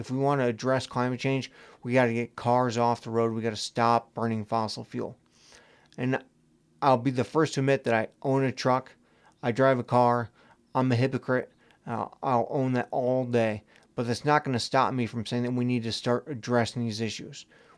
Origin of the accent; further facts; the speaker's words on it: Midwest, United States; now in Bozeman, United States; I grew up in the Midwest, and it was just like suburb after suburb after suburb.